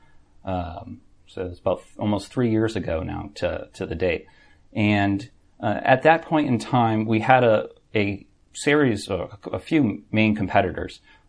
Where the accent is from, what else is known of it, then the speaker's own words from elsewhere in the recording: Boston, Massachusetts, United States; So I was born and raised in Boston.